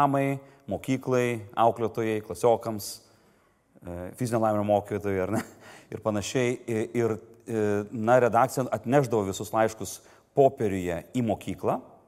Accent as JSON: {"language": "Lithuanian", "town": "Panevėžys", "region": "Panevėžys County", "country": "Lithuania", "tie": "born or raised there", "said": "Panevėžio balso numerį. Sakau, čia yra mano gimtojo miesto laikraštis."}